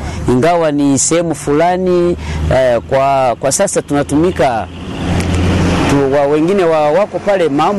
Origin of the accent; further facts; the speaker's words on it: Goma, North Kivu, DR Congo; also born or lived in Bukavu; Mimi ni mzaliwa wa Bukavu, nilikomaa Goma.